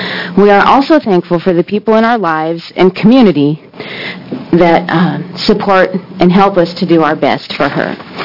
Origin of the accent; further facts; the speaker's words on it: Jefferson, Oregon, United States; I'm from Jefferson, Oregon.